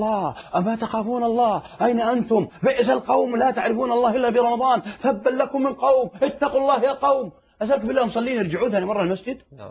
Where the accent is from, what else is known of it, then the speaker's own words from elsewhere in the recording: Saudi Arabia; وعندنا في السعودية في البراري